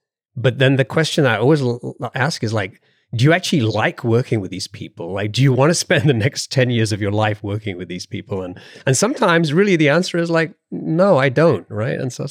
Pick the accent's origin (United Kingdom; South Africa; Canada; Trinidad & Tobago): United Kingdom; now in United States; I'm the British guy who's now here in the US, although I'm American now as well, so I have to play up both sides of the Atlantic now.